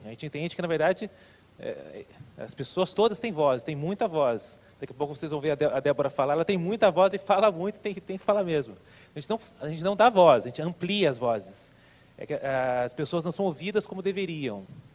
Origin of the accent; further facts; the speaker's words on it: São Paulo, Brazil; Eu sou do interior de São Paulo.